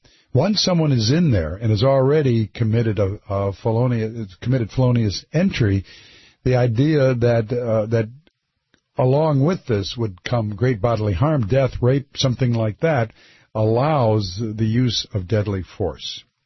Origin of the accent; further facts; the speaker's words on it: Detroit, Michigan, United States; also born or lived in Highland Park; I was born, I always say, you know, people say you're born and raised in Detroit. So I was born and raised hell in Detroit.